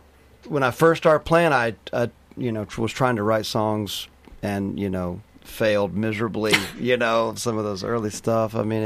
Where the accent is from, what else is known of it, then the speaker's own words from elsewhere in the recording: North Carolina, United States; As I said, I grew up in North Carolina. Both of my parents are classical music teachers.